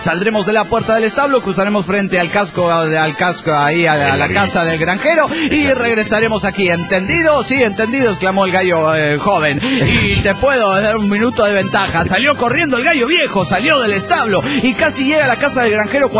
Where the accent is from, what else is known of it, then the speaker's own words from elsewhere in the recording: Guadalajara, Jalisco, Mexico; de Guadalajara, Jalisco, México.